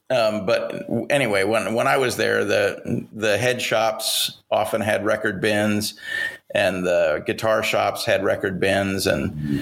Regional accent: Missoula, Montana, United States; born or raised there

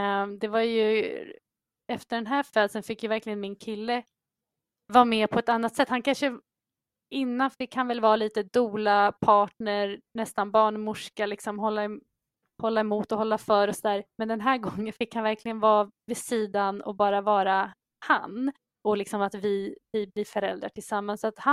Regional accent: Järna, Stockholm County, Sweden; jag kommer ju från Järna

